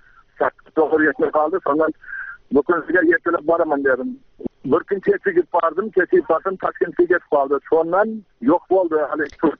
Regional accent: Jizzakh Region, Uzbekistan; Men Jizzax obodidan … 65-yilda tug'ilganman.

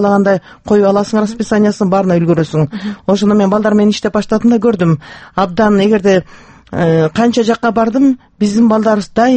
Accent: Naryn, Naryn Region, Kyrgyzstan; Кийин 2-нчи класстан Нарын шаарына көчүп келдик.

